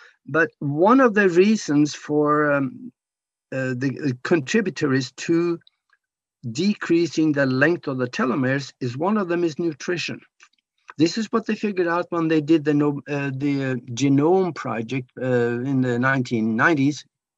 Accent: Norway; I grew up in Norway, so I know a little bit about those guys

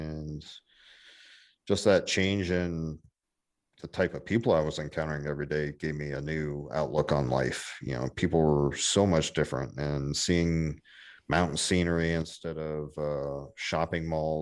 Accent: Florida, United States; moved away as an adult; I was born and raised in Florida, and I didn't leave there until I was 30.

